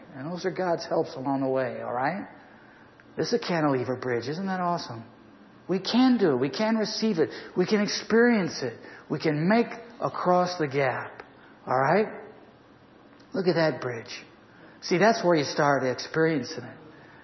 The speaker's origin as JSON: {"language": "English", "region": "Ohio", "country": "United States", "tie": "born or raised there", "said": "Where I grew up in Ohio, there was wooden covered bridges that the Amish people used."}